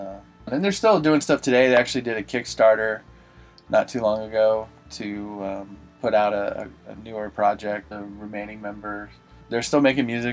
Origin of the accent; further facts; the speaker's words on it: Florida, United States; It's a style that, you know, growing up in Florida, you couldn't escape.